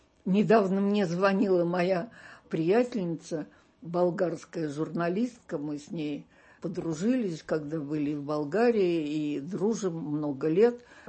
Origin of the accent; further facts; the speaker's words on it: Moscow, Russia; я из Москвы, а она из Софии.